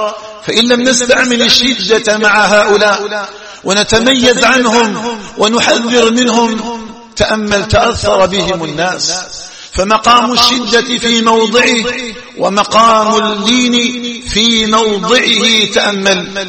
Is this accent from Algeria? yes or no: yes; Algeria; أن تجعل بلدنا الجزائر آمنا مطمئنا وسائر بلاد